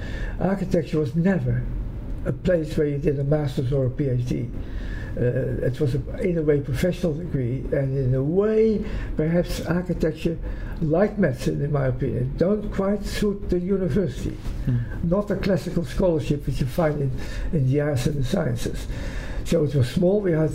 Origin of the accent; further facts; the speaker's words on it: New Zealand; And I came actually from New Zealand as a Dutch New Zealander.